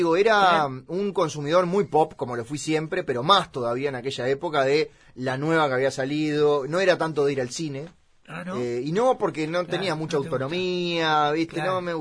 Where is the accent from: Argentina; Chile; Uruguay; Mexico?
Uruguay; Montevideo; Yo soy de Punta Carretas, es muy cerca.